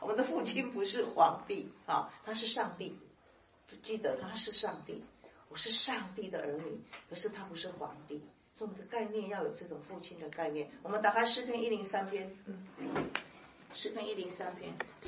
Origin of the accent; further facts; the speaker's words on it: Taiwan; 就像好像我们台湾话叫复健哈